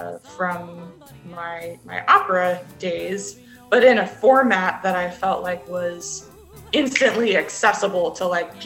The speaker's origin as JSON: {"language": "English", "town": "Newark", "region": "Delaware", "country": "United States", "tie": "born or raised there", "said": "So I grew up in Delaware, near the University of Delaware."}